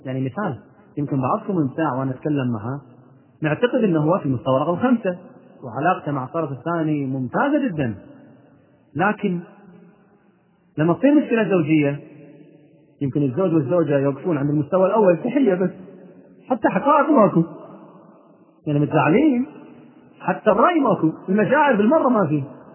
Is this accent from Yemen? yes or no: no; Kuwait; أحد الدكاترة عندنا في الكويت